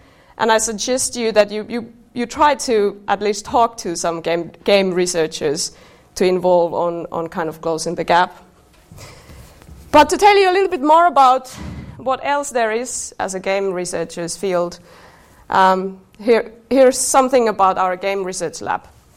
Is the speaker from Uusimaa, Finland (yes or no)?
no; Sodankylä, Lapland, Finland; English is a second language; I'm from Lapland originally. I'm from Sodankylä, and my kind of dear home is a research center.